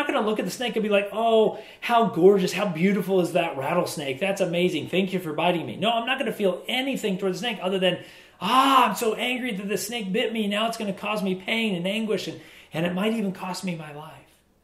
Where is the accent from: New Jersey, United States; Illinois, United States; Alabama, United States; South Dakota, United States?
South Dakota, United States; So I grew up in South Dakota. I love South Dakota.